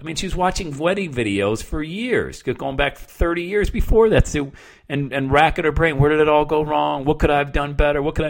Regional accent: Bradford, Pennsylvania, United States; I grew up poor in Bradford, PA, you know. Mom was on welfare

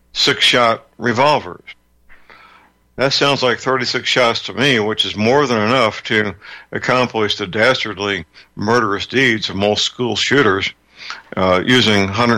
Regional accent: St. Louis, Missouri, United States; in my hometown, St. Louis, Missouri.

